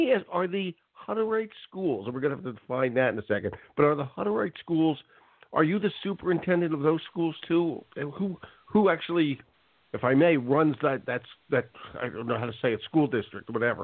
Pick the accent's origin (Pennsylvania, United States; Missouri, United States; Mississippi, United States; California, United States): Pennsylvania, United States; now in Maine, United States; I'm from Pennsylvania, so I know I certainly know of the Amish and the Mennonites